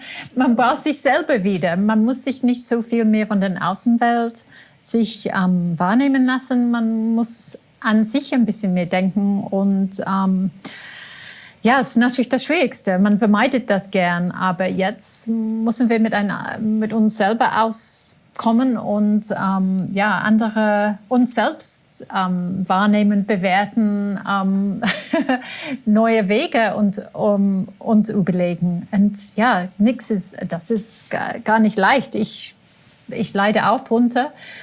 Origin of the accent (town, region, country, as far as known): England, United Kingdom; German is a second language